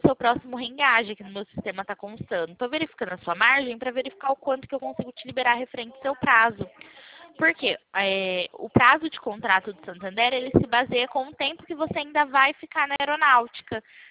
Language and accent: Portuguese; São Paulo, Brazil; eu sou de São Paulo.